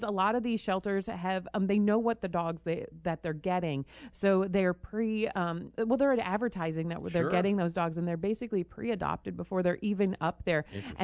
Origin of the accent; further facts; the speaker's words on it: New York, United States; my hometown shelter in Western New York takes dogs from us